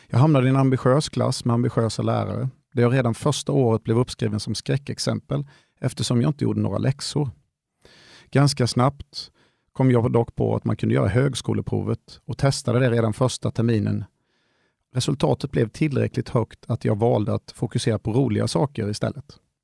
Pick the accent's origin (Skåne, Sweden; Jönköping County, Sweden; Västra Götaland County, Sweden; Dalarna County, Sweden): Jönköping County, Sweden; Nässjö; Jag kommer från Grimstorp utanför Nässjö, där jag växte upp med min mamma, pappa och min lilla syster.